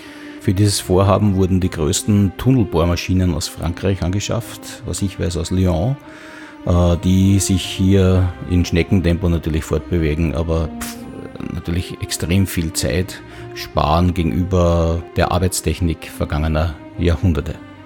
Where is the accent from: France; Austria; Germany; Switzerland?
Austria; Also dieser Magic Mountain oder Zauberberg ist der Semmering Pass, der eigentlich in der Nähe meiner Heimat liegt, zwischen Niederösterreich und der Steiermark